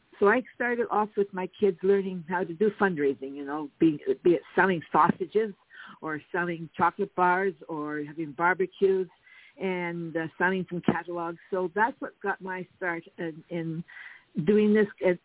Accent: Nova Scotia, Canada; now in Timmins, Canada; But I grew up in Nova Scotia, which is on a little peninsula on the eastern coast of Canada. And then after I got married, we eventually lived here in Porcupine. Now, Porcupine is part of the city called Timmins.

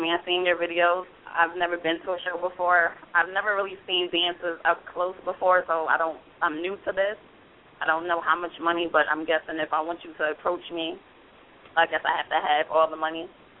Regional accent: New York, United States; I'm from New York, so I know how New York girls get down, too.

